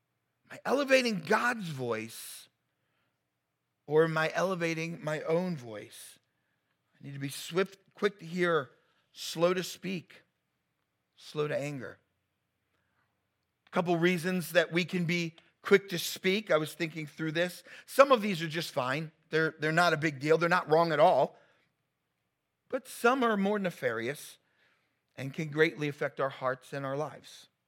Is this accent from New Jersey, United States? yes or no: yes; New Jersey, United States; I was fairly opinionated guy growing up in New Jersey.